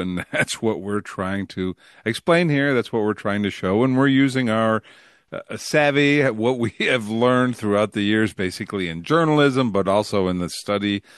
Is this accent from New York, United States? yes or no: yes; New York City, New York, United States; you and I grew up in New York City, Jimmy.